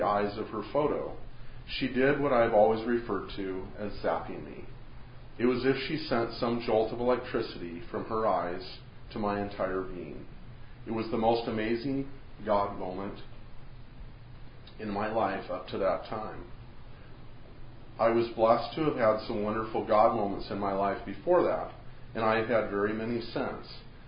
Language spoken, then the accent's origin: English; Portland, Oregon, United States; No one near the acreage I grew up on outside of Portland ever had one of those.